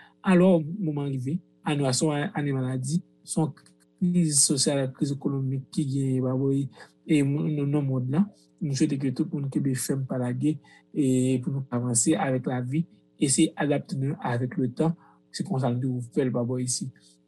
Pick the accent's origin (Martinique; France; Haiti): Haiti; en tant qu'Haïtien